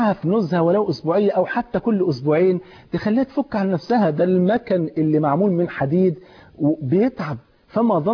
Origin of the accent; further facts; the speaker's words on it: Egypt; وحتى يعني الاولاد عندنا في مصر اول ما يشوفوا يقولوا بابا جه